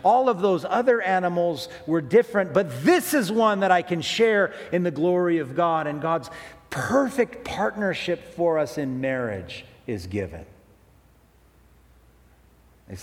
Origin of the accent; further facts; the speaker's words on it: Wahiawa, Hawaii, United States; born there; I was born in Wahiwa Hospital. Not a very glamorous place, but I remember my birth certificate, 8:38 p.m., November 26th, 1971.